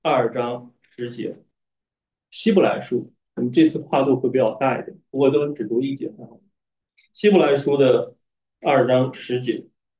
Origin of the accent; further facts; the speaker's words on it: China; 我们中国人讲俗话的是讲的倔驴嘛